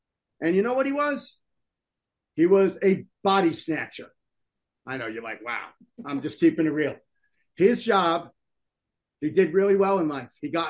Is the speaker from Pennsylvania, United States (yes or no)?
no; New Jersey, United States; Now, here it is. I'm from Jersey. Everybody knows a guy.